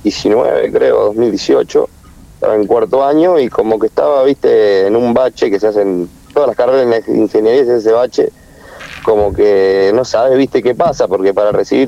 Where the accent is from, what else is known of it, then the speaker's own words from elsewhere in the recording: Pilar, Córdoba, Argentina; born there; Yo nací en Pilar, Córdoba, en una ciudad o pueblito, no sé.